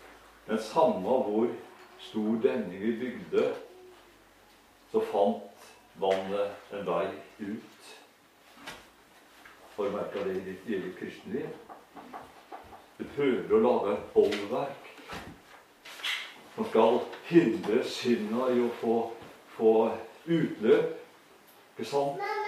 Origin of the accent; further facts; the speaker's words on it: Sandefjord, Vestfold, Norway; Jeg var guttunge, da hadde vi en lek hjemme i Sandefjord.